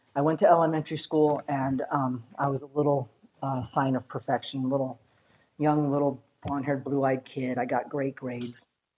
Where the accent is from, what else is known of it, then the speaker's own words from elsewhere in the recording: California, United States; also born or lived in New Jersey; I was born in New Jersey, which they tell me is enough reason to be an alcoholic in itself. My father was a stockbroker, and he wanted to work on Wall Street once in his life. And I was the oldest child, and so once they had me, they scurried back to California to raise me here.